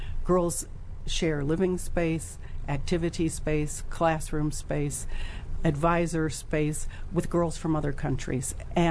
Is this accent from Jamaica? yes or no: no; Midwest, United States; I didn't get that growing up in the Midwest, where everybody was pretty much the same in my high school.